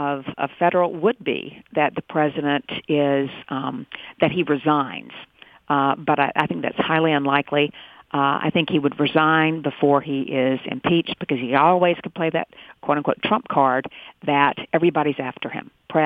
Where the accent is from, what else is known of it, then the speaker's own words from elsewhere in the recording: North Carolina, United States; I guess I grew up in North Carolina when they still played the Four Corners